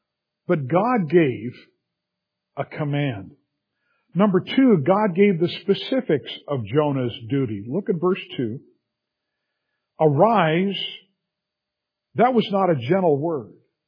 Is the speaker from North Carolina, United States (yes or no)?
no; Venice, California, United States; born there; I was born in Venice, California. We lived literally on Venice Boulevard.